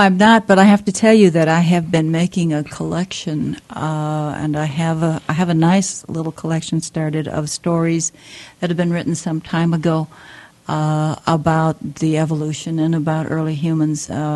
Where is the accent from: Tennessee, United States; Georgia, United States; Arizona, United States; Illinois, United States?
Illinois, United States; Chicago; now in Oregon, United States; Of course, I was born in Chicago. I'm actually I was from Illinois in the beginning. Moved to Oregon after I got married